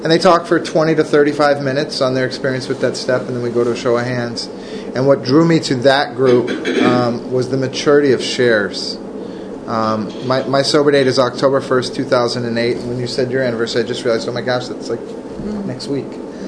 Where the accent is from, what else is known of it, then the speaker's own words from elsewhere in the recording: California, United States; I'm from California. I got sober in New York, and I've been in New Jersey for almost 3 years.